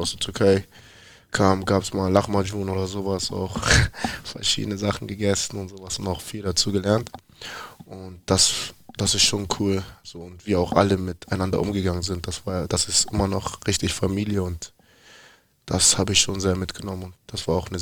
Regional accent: Hamburg, Germany; so Wilhelmsburg, da wo ich aufgewachsen bin, weil wie gesagt alle meine Freunde da noch leben

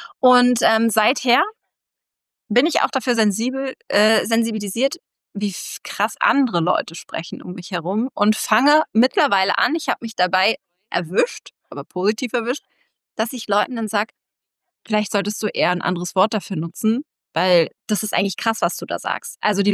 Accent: Berlin, Germany; Ich komme aus Berlin, hier spricht man auch ein bisschen anders

